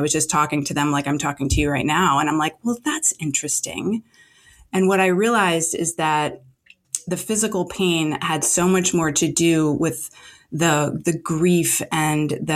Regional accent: New Jersey, United States; I mean, I'm from Jersey. Like, I don't let things get me down.

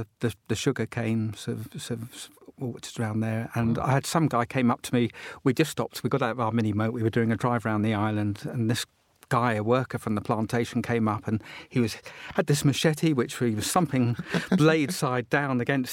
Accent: Portsmouth, South East England, United Kingdom; I collect Portsmouth cards, my hometown, and I have between 6,000 and 7,000 of those.

